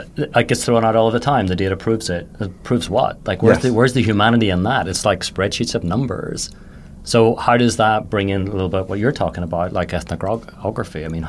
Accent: London, United Kingdom; DM to me, growing up in London 15, 20 years ago, was Dr. Martin's.

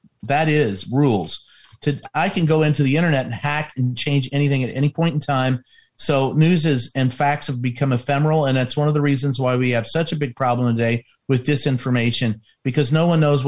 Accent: Louisville, Kentucky, United States; I mean, you can go into my hometown, Louisville, Kentucky, and there are eight radio stations that are owned by iHeartRadio.

